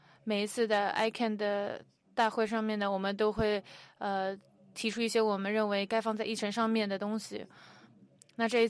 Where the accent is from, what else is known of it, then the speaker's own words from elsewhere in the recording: South Korea; 我是来自南韩，我是一个知识产权的律师